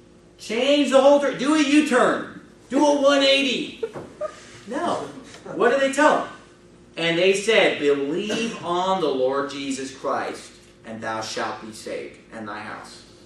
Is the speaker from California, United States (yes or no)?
yes; California, United States; you know, I'm from California, so I know about that.